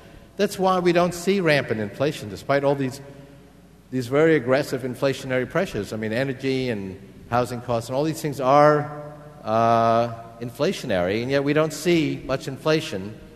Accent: Queens, New York, United States; When I was a high school student growing up in Queens, New York, I used to hang out at the surplus electronics shops on Canal Street, and they're still there.

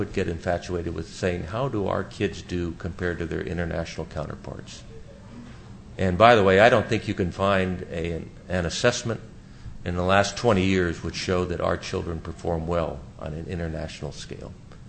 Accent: Phoenix, Arizona, United States; you know, I'm reminded in my hometown, which is the Phoenix area, I recently went to a middle school, which is called Basis.

